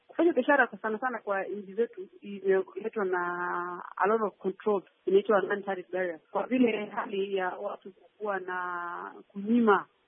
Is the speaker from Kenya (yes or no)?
yes; Kenya; mimi ni Mkenya